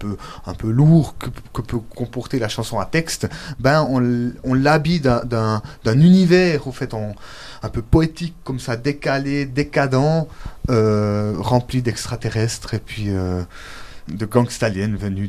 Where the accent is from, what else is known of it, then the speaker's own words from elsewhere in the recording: Biel/Bienne, Bern, Switzerland; Nous, on vient également de Bienne